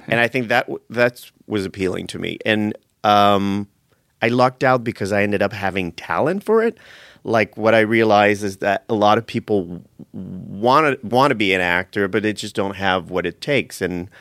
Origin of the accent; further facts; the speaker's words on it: Montreal, Quebec, Canada; Born and raised in Montreal.